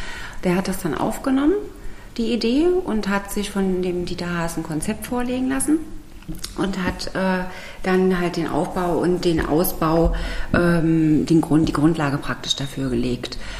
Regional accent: Magdeburg, Saxony-Anhalt, Germany; born there; weil ich bin in Magdeburg geboren und wenn der Magdeburger den Dom nicht sieht, dann ist er krank

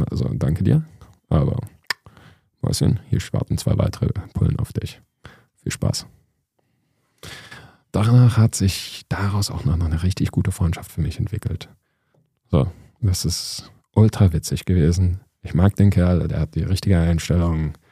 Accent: Saxony, Germany; Wo ich herkomme, da rollt man hinten das R. Ich komme aus der Oberlausitz.

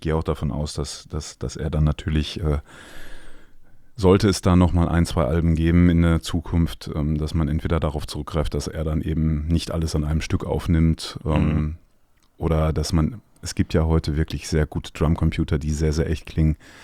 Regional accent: Dinslaken, North Rhine-Westphalia, Germany; der kommt aus Dienstlaken, aus meiner Heimatstadt.

